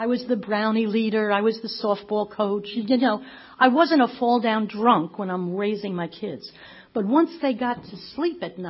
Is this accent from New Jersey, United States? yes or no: yes; New Jersey, United States; I grew up in North Jersey, metropolitan New York.